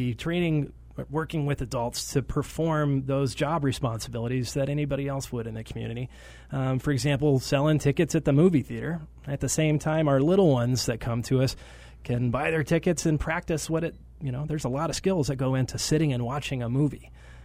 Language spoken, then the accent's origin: English; New York, United States; I have very strong memories as a child growing up in New York where my parents were very diligent about getting me out into places that sometimes make kids uncomfortable.